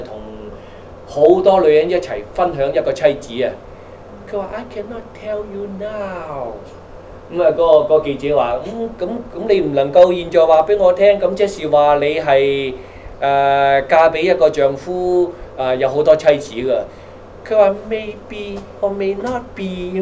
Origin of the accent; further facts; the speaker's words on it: Hong Kong; moved away; 如果我不是由香港移民這裡，我香港沒有可能會信耶穌